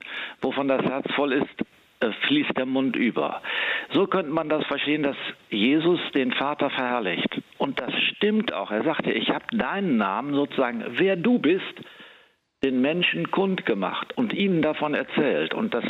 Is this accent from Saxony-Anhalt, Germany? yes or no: no; Münster, North Rhine-Westphalia, Germany; dass ich von Münster, wo ich herstamme, nach Rom zum Studium geschickt worden bin.